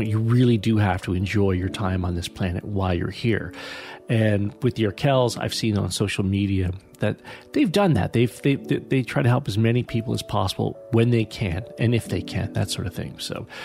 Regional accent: Hamilton, Ontario, Canada; And I always thought, well, heck, it's got to be about my hometown, Hamilton, Ontario.

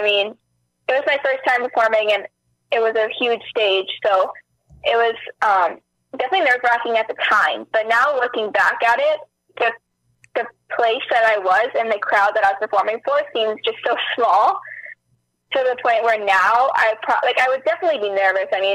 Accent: Hamilton, Ontario, Canada; also born or lived in Burlington; I was born in Burlington, but I basically lived in Hamilton since I was, like, I'd say 2.

